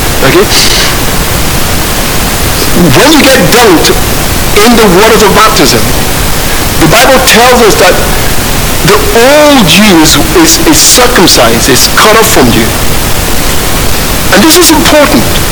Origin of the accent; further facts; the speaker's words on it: Nigeria; now in United Kingdom; Joanna's English. Yana is South African. I'm Nigerian. Mabel's Irish, but Joanna's English.